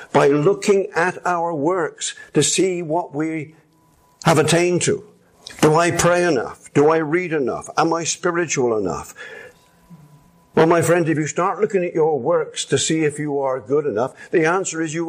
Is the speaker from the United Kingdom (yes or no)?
yes; England, United Kingdom; I am an Englishman. Some of you are English too. That means I have Puritan genes within me. I can't do anything about it. Because I'm an Englishman, there are certain views I have.